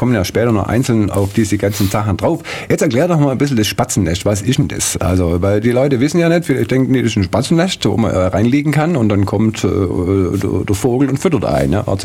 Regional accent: Swabia, Germany; Also ich bin Schwabe

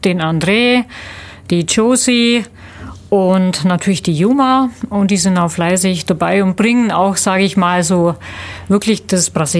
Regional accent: Langenau, Baden-Württemberg, Germany; ich komme aus Langenau, bin 51 Jahre alt.

